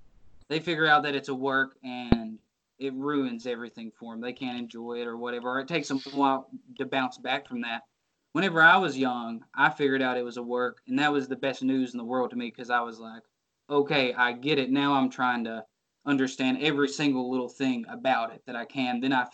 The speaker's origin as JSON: {"language": "English", "region": "Arkansas", "country": "United States", "tie": "born or raised there", "said": "But I'm inspired by all styles. I grew up in Arkansas. Memphis wrestling is the number one thing."}